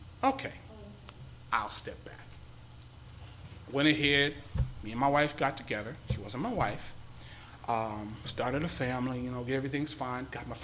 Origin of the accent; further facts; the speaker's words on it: the South, United States; Now, you remember, I was raised in the South.